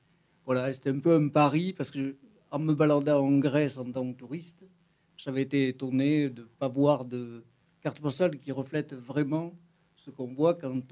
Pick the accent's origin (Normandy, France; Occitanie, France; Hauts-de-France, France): Occitanie, France; Rodez; born there; je suis né à Rodez, j'ai une famille d'imprimeurs